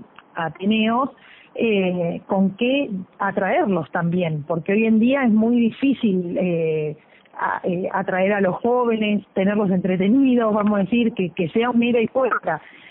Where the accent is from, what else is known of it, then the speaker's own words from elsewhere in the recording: Bahía Blanca, Buenos Aires Province, Argentina; now in Tornquist, Argentina; yo no soy de Torkins, en realidad soy de Bahía Blanca y me casé y vivo hace unos 8 años acá en Torkins